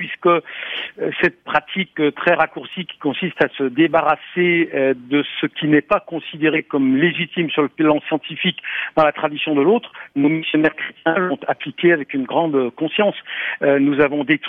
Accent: France; Nous sommes Français

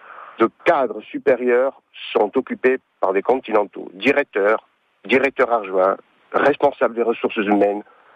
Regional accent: Corsica, France; les postes occupés par les continentaux chez nous en Corse

